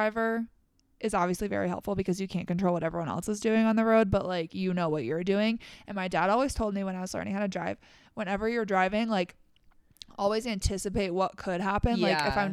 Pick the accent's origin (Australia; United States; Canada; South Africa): Canada; Also, I'm Canadian, so I'm not sure what the process is, if the process is different in the US.